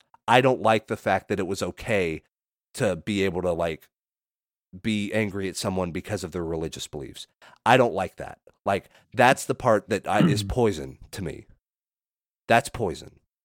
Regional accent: Texas, United States; I can say, and here's the deal, I'm from Texas.

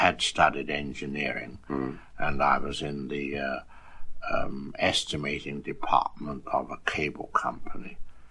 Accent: London, United Kingdom; You know, I'm a Londoner, and I was quite a devotee of the theatre at a very early age

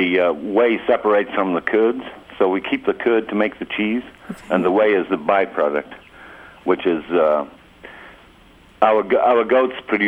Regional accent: England, United Kingdom; I'm from England originally, and I worked with cattle all over the world.

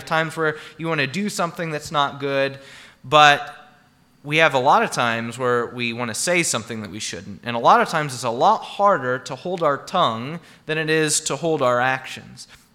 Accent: Midwest, United States; I'm from the Midwest, so I'm not around big boats often.

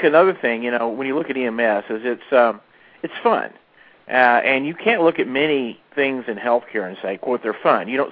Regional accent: Fort Worth, Texas, United States; I worked as an EMT paramedic and paramedic instructor in my hometown of Fort Worth, Texas, in the 70s into the early 80s

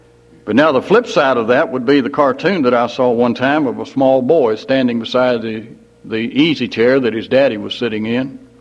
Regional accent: Mexico, Missouri, United States; also born or lived in Hannibal, United States; And down at Mexico, my hometown, they had planned a youth rally.

